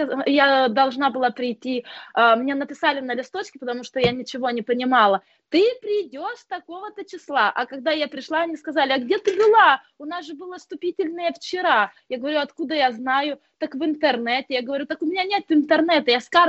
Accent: Lithuania; Russian is a second language; moved away as an adult; now in Russia; Да, я родилась и выросла в Литве. Не знала ни одного русского слова, только маты.

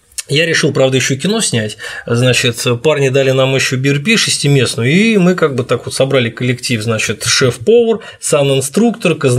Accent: Saint Petersburg, Russia; я из Петербурга решили прокатить своих отцов любимых по Монголии

